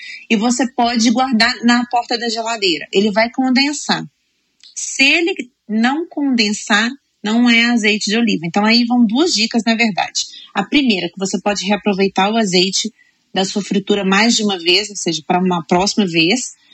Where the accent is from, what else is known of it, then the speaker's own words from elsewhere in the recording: Minas Gerais, Brazil; Como boa mineira, eu gosto muito de um frango com quiabo e uma verdura